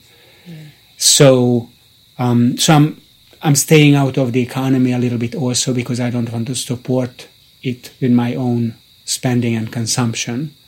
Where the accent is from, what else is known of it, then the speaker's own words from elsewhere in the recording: Hungary; Yeah, I'm from Hungary originally, and there is my family.